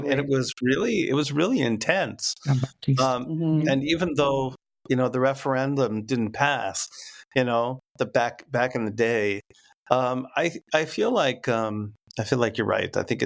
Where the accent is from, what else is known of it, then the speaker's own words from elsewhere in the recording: United States; as an American, I will definitely, I studied in Quebec City for a summer